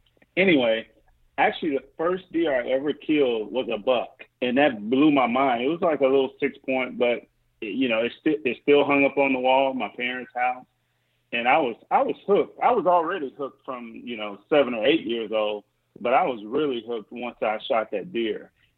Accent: Mississippi, United States; and I'm from Mississippi, so there it's like, well, don't all 8 year olds have guns, you know?

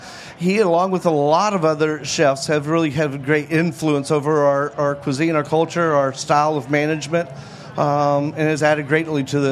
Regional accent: Texas, United States; born there; A little bit of all over. Born in Texas. I've lived abroad.

